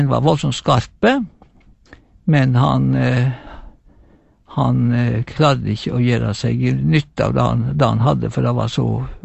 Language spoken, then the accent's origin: Norwegian; Lærdal, Vestland, Norway; jeg liker å si at jeg er fra Lærdalen, jeg var født i Lærdalen